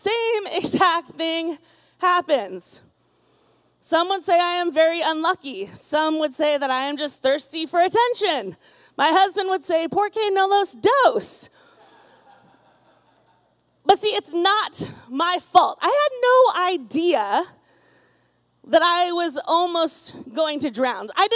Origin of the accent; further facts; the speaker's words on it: San Diego, California, United States; And I grew up in San Diego. It's not like I'm new to the beach.